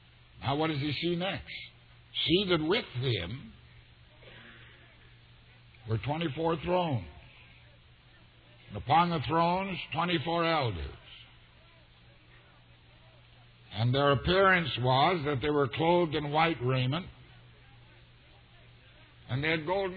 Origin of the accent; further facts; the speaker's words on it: Canada; I'm a Canadian, and as a Canadian, my heritage is British.